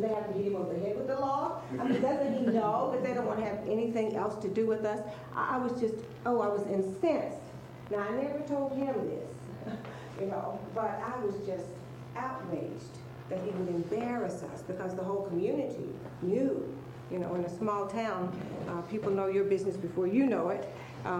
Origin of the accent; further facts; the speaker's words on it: Philadelphia, Tennessee, United States; I grew up in Tennessee, a real small town called Philadelphia, Tennessee, near Knoxville, the Smoky Mountain area.